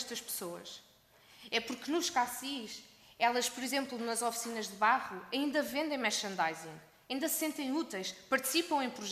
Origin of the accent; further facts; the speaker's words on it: Portugal; como contribuintes, como portugueses.